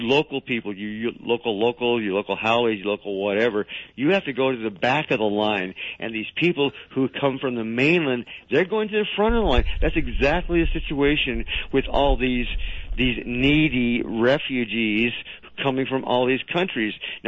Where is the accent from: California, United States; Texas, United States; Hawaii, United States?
California, United States; born there; when I was born in California, there was 3 million. Now there's about 40 million.